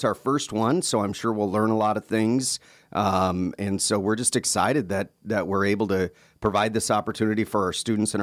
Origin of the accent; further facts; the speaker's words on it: Wasilla, Alaska, United States; When I went to high school, I grew up in the Wasilla High School boundary, so boy, that's where I went to high school.